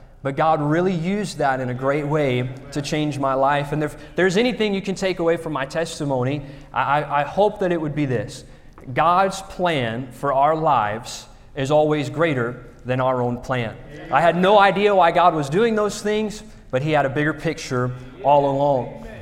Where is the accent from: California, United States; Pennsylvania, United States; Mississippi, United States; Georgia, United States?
Mississippi, United States; also born or lived in Louisiana; And I grew up in Louisiana for a little bit, but most of my life I grew up in Mississippi. And I know you're surprised I don't have the accent